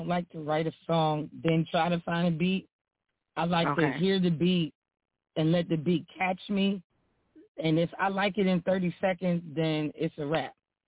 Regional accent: Richmond, Virginia, United States; Well, I'm from Richmond, born and raised.

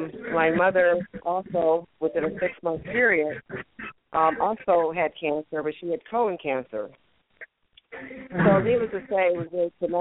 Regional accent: Akron, Ohio, United States; Well, I'm from Akron, Ohio.

